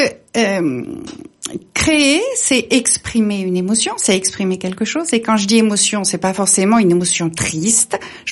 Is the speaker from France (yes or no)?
yes; Paris, Île-de-France, France; also born or lived in Burgundy / India; now in Tarn-et-Garonne, France; on est parisien au départ, on a vécu en Bourgogne, on a vécu en Inde, on travaille à Bangkok